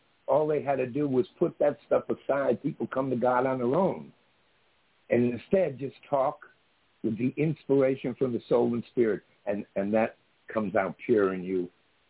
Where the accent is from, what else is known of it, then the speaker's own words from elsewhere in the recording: Ireland; I'm an Irishman, born in the gutter.